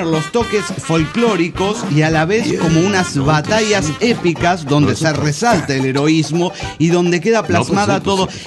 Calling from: Guadalajara, Jalisco, Mexico; de Guadalajara, Jalisco, México.

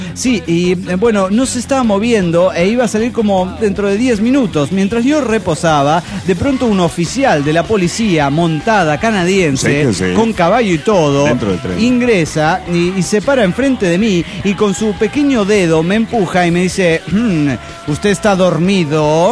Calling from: Atlanta, Georgia, United States; de Atlanta, Georgia.

